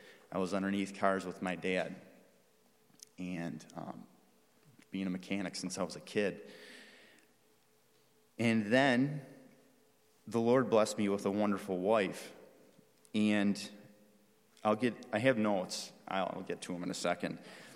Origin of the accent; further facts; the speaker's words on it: Buffalo, New York, United States; Well, we're from Buffalo. How much better would it be to come back home and to work doing the job that I've worked so hard for and to be at home around family?